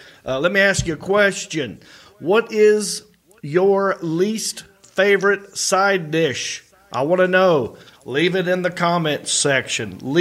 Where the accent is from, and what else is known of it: Hickory, North Carolina, United States